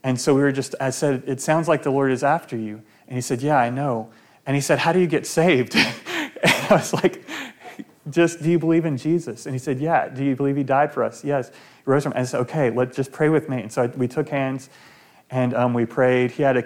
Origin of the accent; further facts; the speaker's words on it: Alabama, United States; And I said, well, I'm from Alabama, so I don't know, you know, if Sprint would even work there.